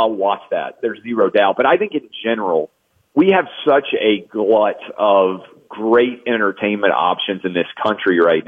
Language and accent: English; Nashville, Tennessee, United States; Like if you were a kid growing up in Nashville, the best thing you could do, like the biggest sporting event you could go to by far, like I remember going to see Shaq when he was at LSU. I'm 39.